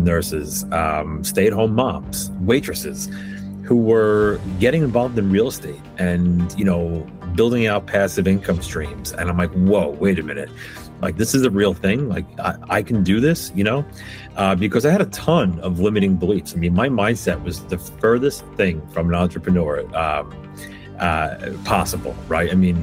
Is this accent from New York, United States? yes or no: yes; New York City, New York, United States; Yeah. So, Tony, listen, I'm from the New York City area.